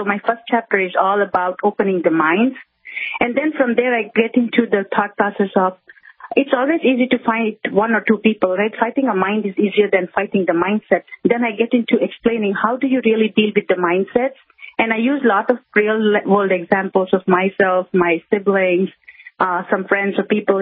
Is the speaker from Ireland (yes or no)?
no; India; now in United States; be it growing up in India, going to school, participating in different competitions.